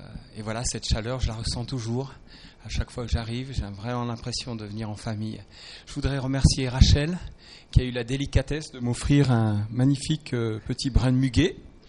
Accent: Madagascar; qui agissent à 10 000 km chez nous à Madagascar

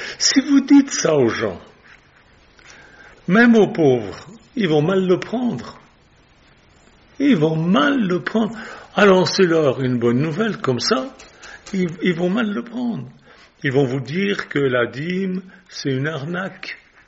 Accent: Switzerland; parce que vous savez tous que je suis suisse.

